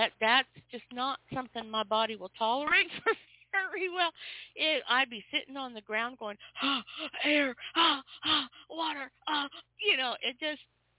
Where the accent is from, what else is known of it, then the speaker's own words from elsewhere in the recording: Pacific Northwest, United States; I grew up in the Pacific Northwest.